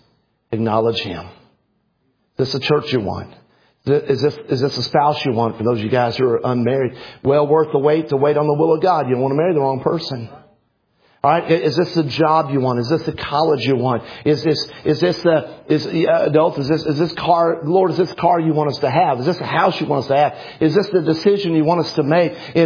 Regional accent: Wills Point, Texas, United States; I'm from Willis Point, Texas, and I'm at Lone Star Baptist College.

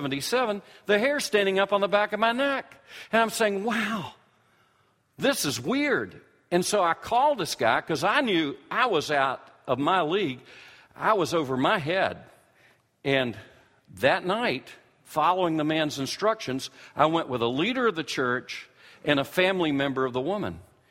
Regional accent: the South, United States; Being a Southerner, I always hid my true feelings from people.

